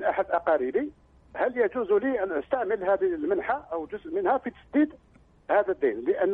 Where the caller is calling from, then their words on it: Algeria; انا سالتك منذ ايام عن منحه التقاعد عندنا في الجزائر.